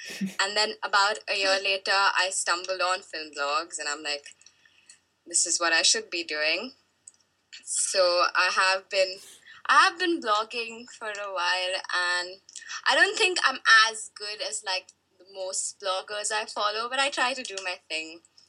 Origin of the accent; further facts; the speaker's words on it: Kolkata, West Bengal, India; also born or lived in United Arab Emirates; And I'm from Calcutta, India, but I also partially live in the UAE. That's where I went to school.